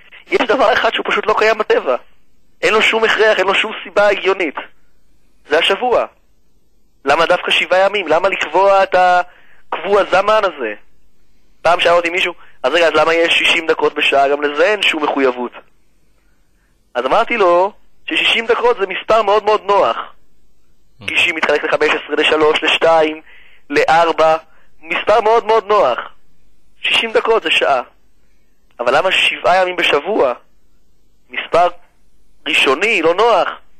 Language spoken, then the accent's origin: Hebrew; Rehovot, Central District, Israel; also born or lived in Haifa / Beersheba; אז במקור יהודי נודד, טיילנו הרבה שנים בארץ, אבי האיש צבא קבע, נדדנו לאורכה של הארץ, מחיפה ועד באר שבע, ובתחנה הסופית הייתה ברחובות.